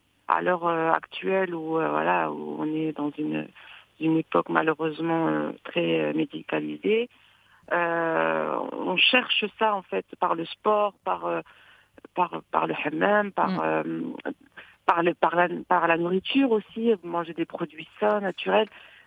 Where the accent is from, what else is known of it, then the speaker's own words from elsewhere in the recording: Morocco; Mon village natal, avec les odeurs, les couleurs, la lumière, complètement différente de ce qu'on a ici.